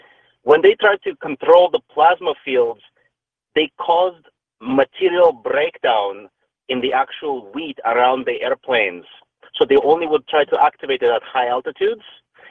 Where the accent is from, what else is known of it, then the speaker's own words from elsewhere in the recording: Russia; now in Canada; I'm originally from Soviet Union, from Russia.